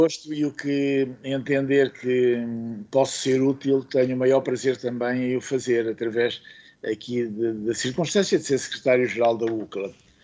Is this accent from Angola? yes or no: yes; Caála, Huambo, Angola; Eu sou da Kaala, ali da região do Uambo.